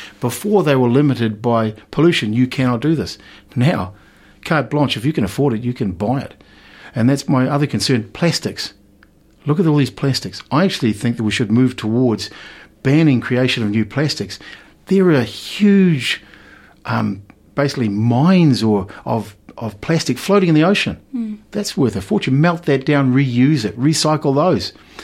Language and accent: English; Otara, Auckland, New Zealand; when I was raised in Otara there, we were right at the end. We had all farmland around us where I grew up.